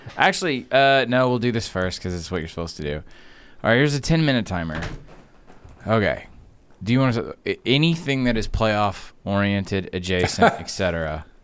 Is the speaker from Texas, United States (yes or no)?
no; Georgia, United States; Obviously, I'm from Georgia